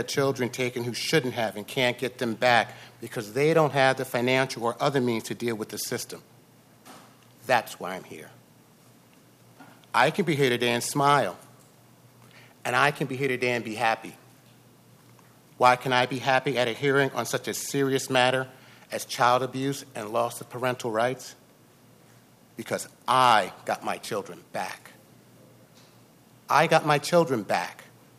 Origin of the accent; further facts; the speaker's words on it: Piscataway, New Jersey, United States; I'm from Piscataway, New Jersey. I was living temporarily in Apple Valley, Minnesota, when I became involved with CPS.